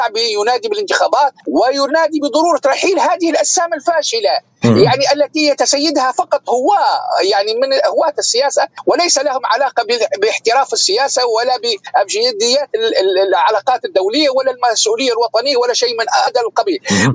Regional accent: Libya; ونحن كليبيين نعي تماما ماذا تعني تبادل المنفعة والمصلحة

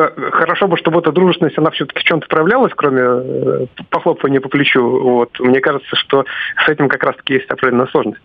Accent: Russia; я, как россиянин, я не согласен поставлять кому-то бесплатно чего-то

